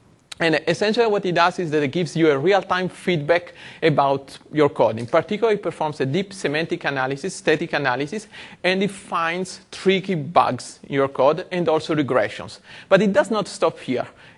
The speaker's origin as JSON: {"language": "English", "country": "Italy", "second_language": "English", "lives_now": "Redmond, United States", "said": "And as you can understand from my funny accent, from my red shoes, for those of you who can see them, and from my T-shirt, I'm Italian."}